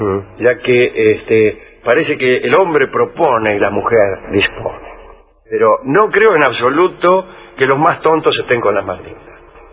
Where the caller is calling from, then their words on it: Ingeniero White, Buenos Aires Province, Argentina; de Ingeniero White en La Plata, no, en Bahía Blanca, claro.